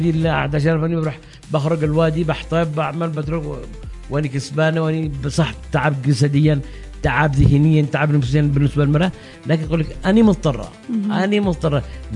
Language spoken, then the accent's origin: Arabic; Yemen